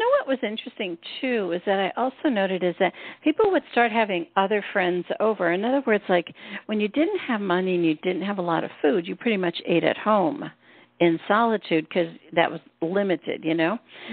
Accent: Pennsylvania, United States; I look back on history in the 50s, and I grew up in Pennsylvania. It was out in the mountains, and we had farmers, and that's how we ate.

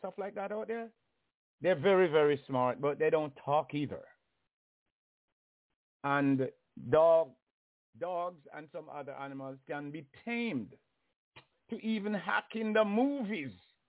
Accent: Jamaica; Well, I come from Jamaica, where the entire country, which usually be like 3 million years, and 3 million people.

